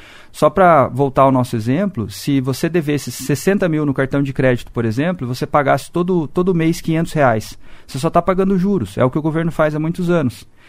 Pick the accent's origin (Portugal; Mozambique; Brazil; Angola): Brazil; Eu sou brasileiro e aposto no Brasil, né, Zé? A gente tem que... Eu invisto aqui, nasci aqui, a gente vai continuar vivendo aqui